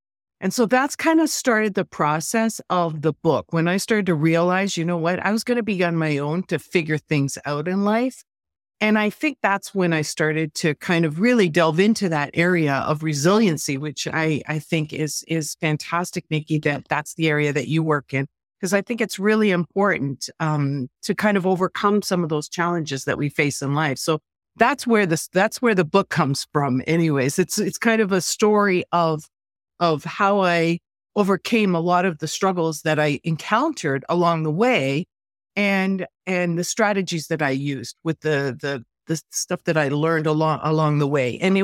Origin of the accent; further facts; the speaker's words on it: Canada; also born or lived in Sicily, Italy; I was born in Sicily. So I was born on the island that the boot of Italy kicks. So I always felt like I was getting kicked in the butt all my whole life. But here's the thing. We immigrated to Canada when I was very young